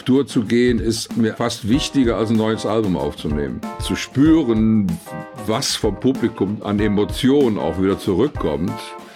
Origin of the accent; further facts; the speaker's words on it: Cologne, North Rhine-Westphalia, Germany; eindeutig Köln, weil ich hier aufgewachsen bin nach dem Krieg. Also ich bin ja im sechsten Jahr nach dem Krieg geboren. Und da war Köln noch wirklich sehr, sehr zerbombt. Ich bin also in den Trümmern aufgewachsen.